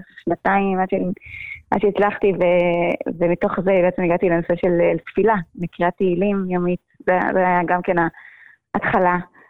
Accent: Kiryat Motzkin, Haifa District, Israel; born there; נולדתי בעצם בקריות, בקריית מוצקין. להורים של שהם לא שומרים תורה ומצוות

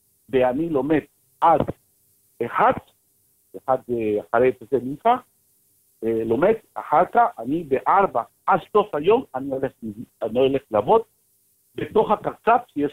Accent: El Salvador; Hebrew is a second language; now in Israel; אני באתי מאל סלבדור, עולה חדש מאל סלבדור, מבנגב.

